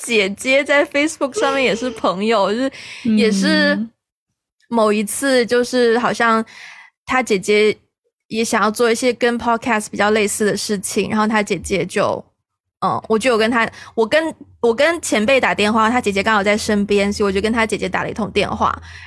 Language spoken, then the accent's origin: Chinese; Gansu, China; 我在香港没有住所，我在深圳也没有住所，我觉得马来西亚寄我老家就是甘肃这种大西北好像有点夸张